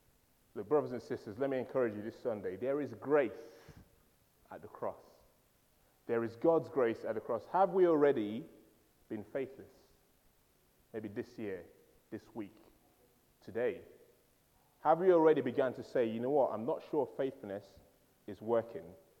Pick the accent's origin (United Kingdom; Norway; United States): United Kingdom; East of England; You see, growing up in Essex, if we would have said to Abraham, you jammy dodger.